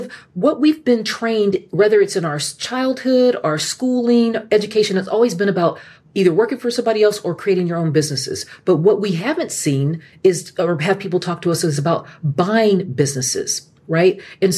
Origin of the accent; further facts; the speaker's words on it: California, United States; I grew up on the Monterey Peninsula in California in the Bay Area.